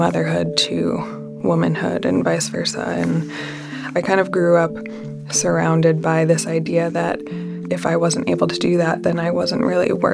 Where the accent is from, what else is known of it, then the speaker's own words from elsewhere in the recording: Salt Lake City, Utah, United States; Yeah, I grew up in Salt Lake City, Utah. I wasn't Mormon, but I grew up surrounded by the Mormon culture, I guess.